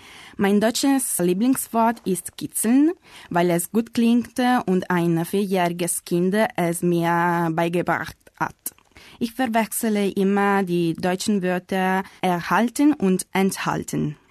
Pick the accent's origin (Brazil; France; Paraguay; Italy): Italy; German is a second language; Ich komme aus Italien und ich bin 1994 geboren.